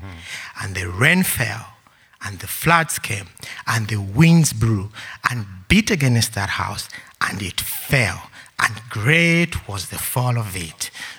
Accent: Zambia; We come from Zambia, a country in Southern Africa. If you want to know more about it, just Google Victoria Falls, the famous Victoria Falls, then you know where I come from.

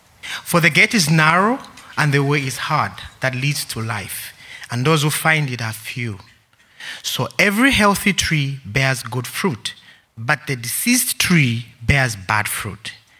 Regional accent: Zambia; We come from Zambia, a country in Southern Africa. If you want to know more about it, just Google Victoria Falls, the famous Victoria Falls, then you know where I come from.

